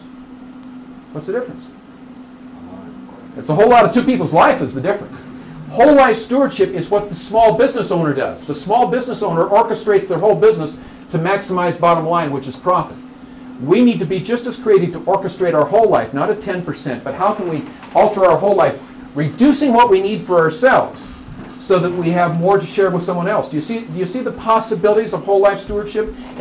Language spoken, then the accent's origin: English; San Francisco, California, United States; San Francisco. I'm from San Francisco.